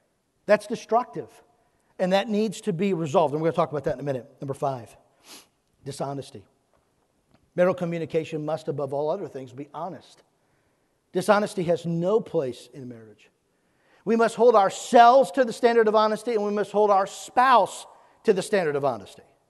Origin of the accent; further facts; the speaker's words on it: California, United States; I'm from California. I'm going back there tomorrow.